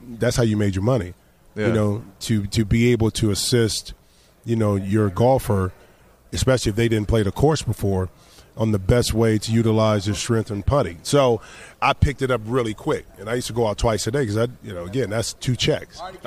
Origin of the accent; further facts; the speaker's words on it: Toledo, Ohio, United States; Well, I used to be a caddy when I was growing up in Toledo, Ohio.